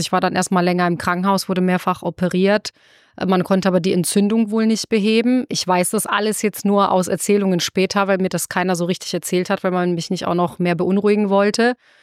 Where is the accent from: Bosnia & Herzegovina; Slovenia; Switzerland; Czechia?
Bosnia & Herzegovina; Sarajevo, Federation of Bosnia and Herzegovina; German is a second language; now in Germany; ich bin in Sarajevo groß geworden und die Stadt wurde umzingelt und belagert und beschossen.